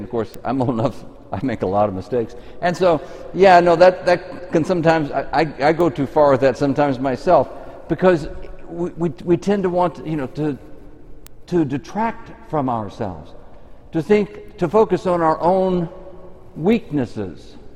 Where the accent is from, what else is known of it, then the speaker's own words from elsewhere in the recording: Texas, United States; Because, you know, it's particularly in East Texas where I grew up, there were lots of oil men